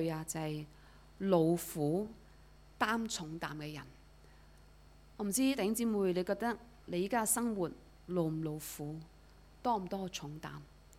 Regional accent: Hong Kong; 我們香港人出名就是壓力大的，是一個國際之都，也都工時長。

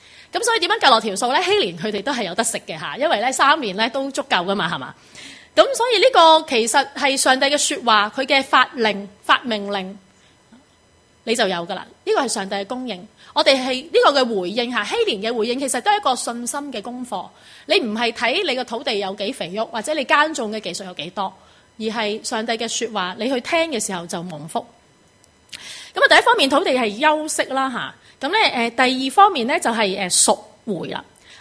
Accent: Huiyang, Guangdong, China; 我家乡在广东惠阳的一条农村

